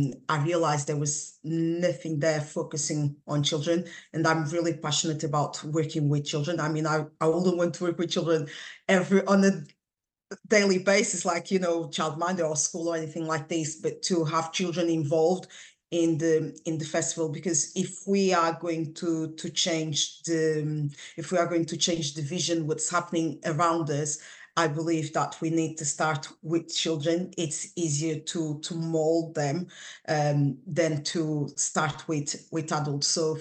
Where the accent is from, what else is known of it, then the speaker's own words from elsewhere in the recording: Guinea-Bissau; I'm originally from Guinea-Bissau, which was colonized by Portugal.